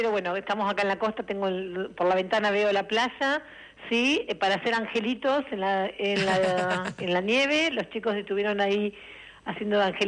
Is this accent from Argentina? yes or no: yes; Miramar, Buenos Aires Province, Argentina; Sí, soy de Miramar.